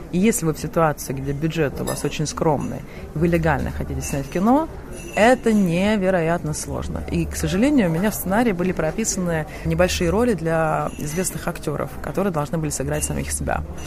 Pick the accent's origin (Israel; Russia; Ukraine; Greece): Russia; now in New York, United States; А все-таки я русский человек